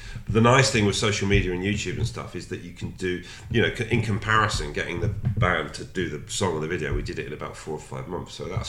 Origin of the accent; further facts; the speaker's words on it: South East England, United Kingdom; now in York, United Kingdom; I grew up in Buckinghamshire. I came here in 1990. I was 18 and I was at York St John for 4 years